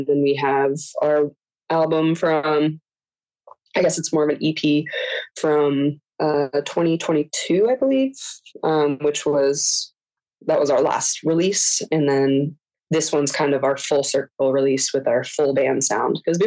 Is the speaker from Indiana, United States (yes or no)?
no; Juneau, Alaska, United States; now in Seattle, United States; Yeah, so I born and raised in Juneau myself.